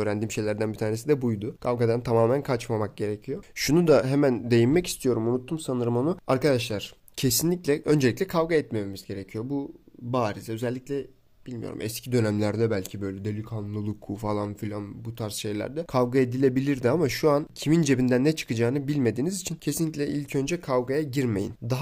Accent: Bayrampaşa, Istanbul, Turkey; acaba Bayrampaşalıyım, beni alır mısınız?

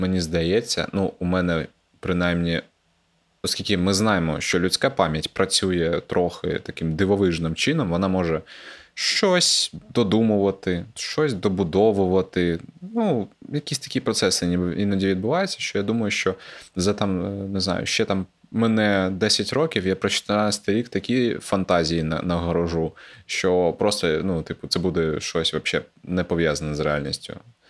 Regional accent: Crimea, Ukraine; moved away; і він, і я, це кримчани зі своєю історією виїзду звідти

